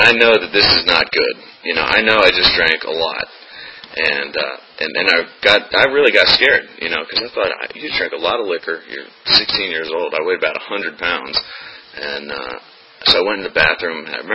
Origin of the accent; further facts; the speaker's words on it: Maryland, United States; You know, I grew up in Maryland, in Montgomery County, just outside D.C., and, grew up in a very loving home.